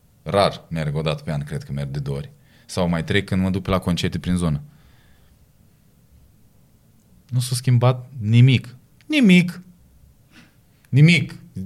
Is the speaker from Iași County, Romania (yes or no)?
yes; Iași, Iași County, Romania